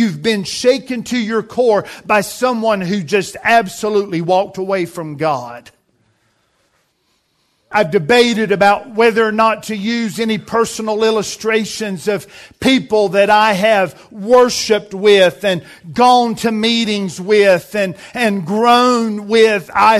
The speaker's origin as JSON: {"language": "English", "country": "United States", "said": "Obviously, as an American, if we ever get somebody closing in on a triple crown"}